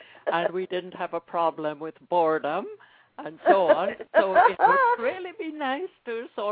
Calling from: Canada; Hello, I'm calling from Canada.

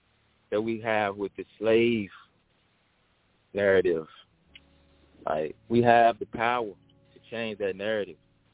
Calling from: Richmond, Virginia, United States; Yeah, I'm here in Richmond, Virginia.

